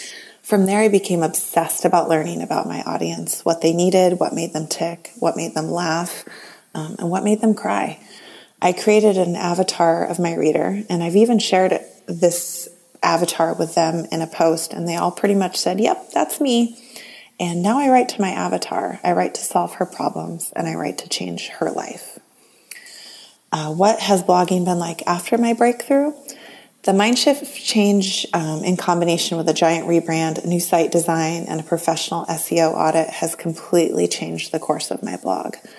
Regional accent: Seattle, Washington, United States; from Seattle, Washington, and my blog is Sustainable Cooks.

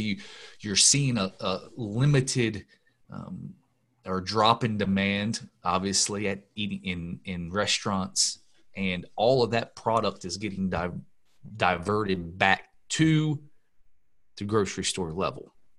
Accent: Maryland, United States; And, I grew up on the Delmarva, and my first job was in the chicken house there. So I grew up on the Eastern Shore, Maryland, and it's very prevalent for sure.

